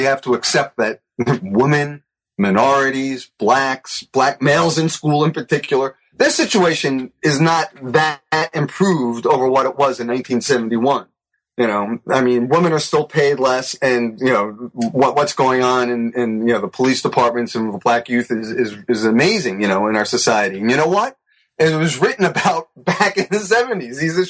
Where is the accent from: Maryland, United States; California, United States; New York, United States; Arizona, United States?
New York, United States; Bronx; I'm 58. And so I grew up in the 60s and 70s. And you go out in the sidewalk, street any day. I grew up in the Bronx.